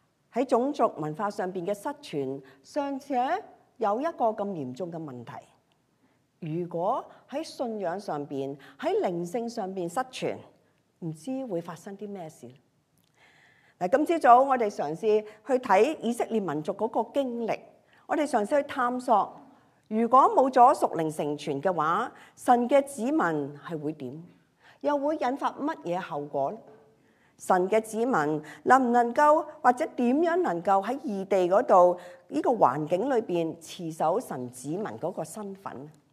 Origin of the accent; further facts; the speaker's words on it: Hong Kong; moved away as an adult; now in Canada; 因為我們都是來自香港，我們是第一代的移民。